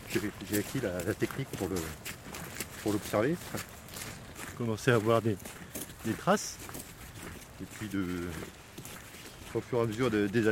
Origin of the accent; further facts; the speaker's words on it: Saint-Étienne, Auvergne-Rhône-Alpes, France; je suis venu dans le Rouennais, en fait, j'ai longé la Loire. C'était un milieu que je ne connaissais pas bien. Je suis plus de Saint-Étienne.